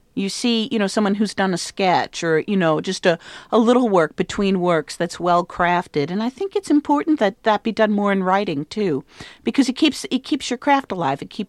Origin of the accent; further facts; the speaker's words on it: Manhattan, New York, United States; Well, I grew up in Manhattan and I never had to drive.